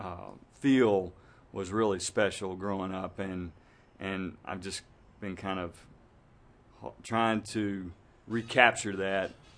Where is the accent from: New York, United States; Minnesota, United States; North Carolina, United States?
North Carolina, United States; Saxapahaw; And then, so my father grew up in Saxbahaw and I grew up in Saxbahaw.